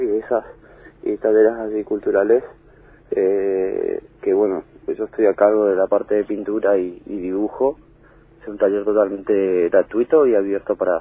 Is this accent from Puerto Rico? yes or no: no; Puerto Iguazú, Misiones, Argentina; Soy de Puerto Iguazú, sí.